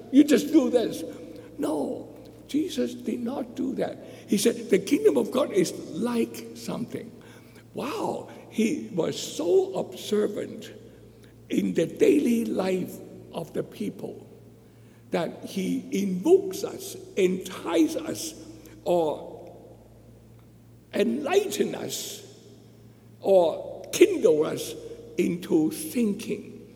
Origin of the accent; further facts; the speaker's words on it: Hong Kong; moved away; Well, especially when I came from Hong Kong